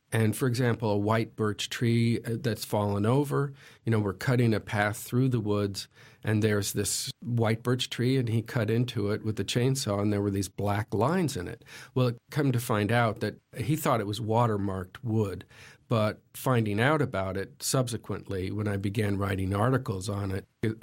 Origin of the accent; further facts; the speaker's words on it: Schenectady, New York, United States; growing up in Schenectady, New York, our next-door neighbor was a nuclear physicist